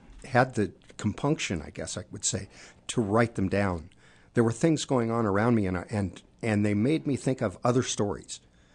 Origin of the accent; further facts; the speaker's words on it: Denver, Colorado, United States; because I grew up in Denver, Colorado